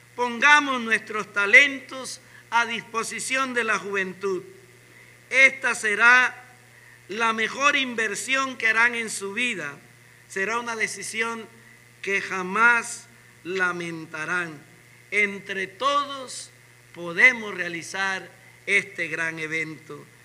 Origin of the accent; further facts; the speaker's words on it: Panama; como panameños, pequeños pero valientes como David